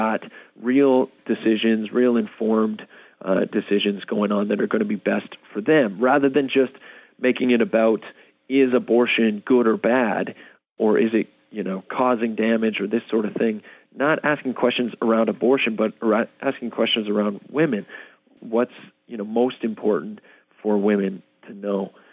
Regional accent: Edmonton, Alberta, Canada; We knew of each other from the industry here in Alberta. We're from Edmonton and she's from Calgary, just about 3 hours driving distance apart from each other.

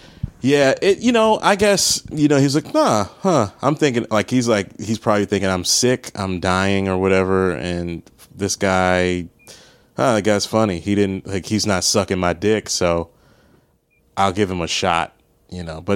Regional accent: Maryland, United States; I grew up in Maryland, but I would say around 13, 14, it was over.

